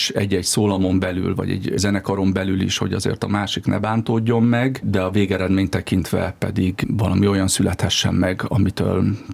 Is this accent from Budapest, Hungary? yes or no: no; Balassagyarmat, Nógrád, Hungary